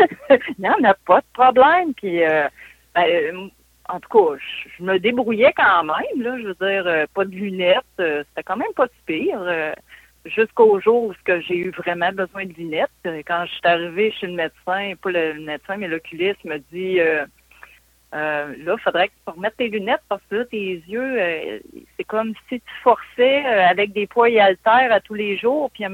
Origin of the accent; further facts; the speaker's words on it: Beauport, Quebec, Canada; Moi, je suis née à Québec. J'ai passé mon enfance à Beauport et j'ai 52 ans, donc je suis née en 68.